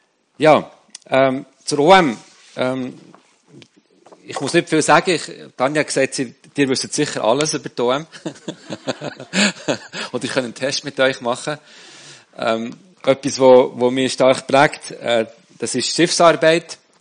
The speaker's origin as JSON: {"language": "German", "region": "Bern", "country": "Switzerland", "tie": "born or raised there", "lives_now": "Zürich, Switzerland", "said": "Ich bin selber im Bernbiet aufgewachsen. Ich hoffe, ihr versteht meinen Dialekt, sonst müsst ihr auf Hochdeutsch umstellen. Ich bin Müllersohn, ich bin auf dem Land aufgewachsen, wohne heute mitten in der Stadt Zürich."}